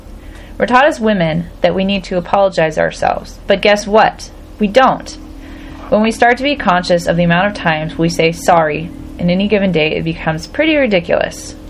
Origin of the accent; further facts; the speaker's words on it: Puget Island, Washington, United States; I'm from Puget Island, but I say Kathlamet, Washington, USA.